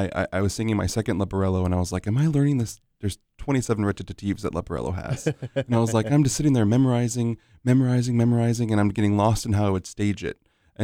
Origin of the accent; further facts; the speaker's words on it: Orlando, Florida, United States; Well, I grew up right here in Orlando, Florida, and my mother owned a karaoke bar called Big Daddy's.